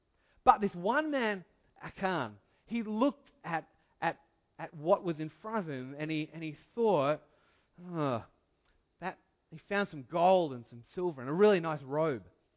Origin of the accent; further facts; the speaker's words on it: Australia; because I'm Australian